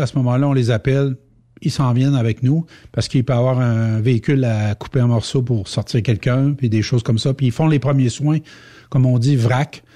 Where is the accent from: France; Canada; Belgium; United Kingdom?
Canada; Sacré-Cœur, Quebec; j'en ai fait quelques-uns dans mon bled là, justement au Saguenay dans le bout de Sacré-Cœur